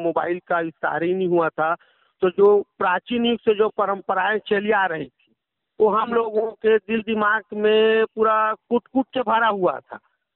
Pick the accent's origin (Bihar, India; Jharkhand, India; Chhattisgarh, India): Chhattisgarh, India; हमारे गांव के तरफ जितने भी हमारे छत्तीसगढ़ के जो त्योहार हैं